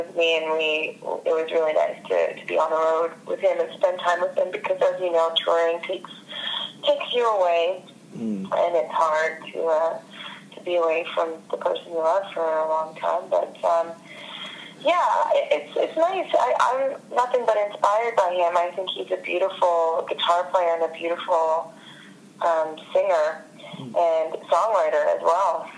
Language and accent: English; Canada; now in United States; but we are both Canadian, and we met in Franklin, Tennessee.